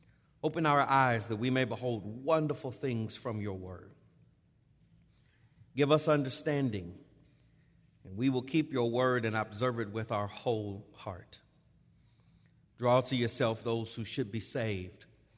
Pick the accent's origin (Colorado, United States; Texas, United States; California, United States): California, United States; Los Angeles; I was raised in Los Angeles. In a preacher's home, the Lord called me to preach as a boy.